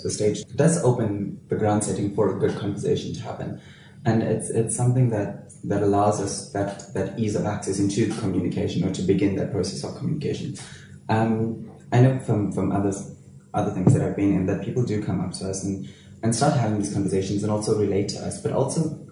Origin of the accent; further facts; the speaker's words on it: Durban, KwaZulu-Natal, South Africa; Durban is a beautiful city. It's amazing. It's really very community-based with, like, culture and religion.